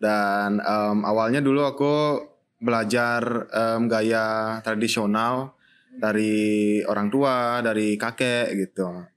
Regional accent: Ubud, Bali, Indonesia; aku aslinya dari Ubud.

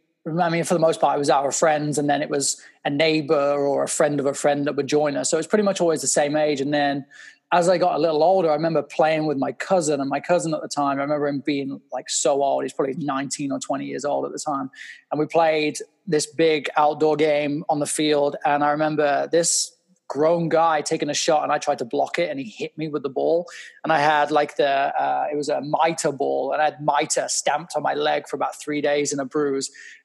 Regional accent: Daventry, East Midlands, United Kingdom; I grew up in a real small town called Daventry, central England.

